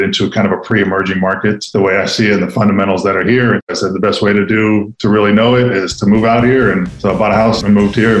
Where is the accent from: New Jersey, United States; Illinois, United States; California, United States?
California, United States; now in New Orleans, United States; I am originally from California. About 7 months ago, moved to New Orleans and been loving it ever since.